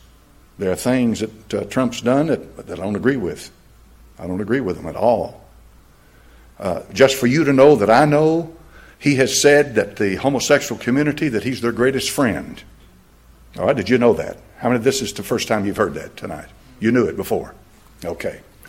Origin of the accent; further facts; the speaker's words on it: Knoxville, Tennessee, United States; I grew up in Knoxville, Tennessee. They didn't have these cameras at these intersections.